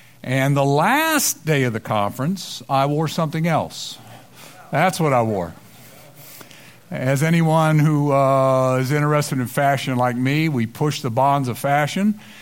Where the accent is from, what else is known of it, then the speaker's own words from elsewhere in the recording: Kentucky, United States; and I'm from Kentucky originally, so I like to keep things simple.